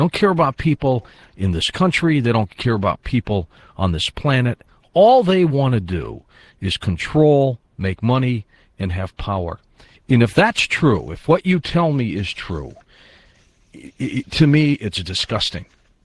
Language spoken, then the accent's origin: English; United States; I'm going to speak frankly too, as an American